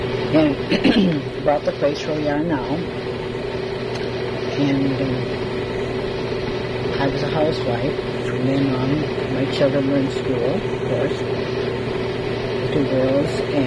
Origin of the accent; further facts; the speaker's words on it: Fargo, North Dakota, United States; born there; Like I said, I was born in Fargo, North Dakota